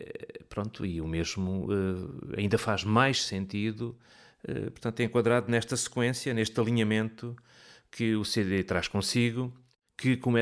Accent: Alentejo, Portugal; eu costumo dizer que como alentejano que somos

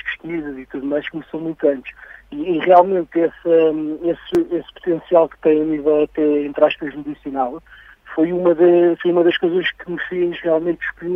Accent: Lisbon, Portugal; Portanto, eu sou de Lisboa. Só que desde que me vou para a Vidigueira, porque o meu pai, ele sim é da Vidigueira, nasceu aí, apesar de ter ido muito novo para Lisboa

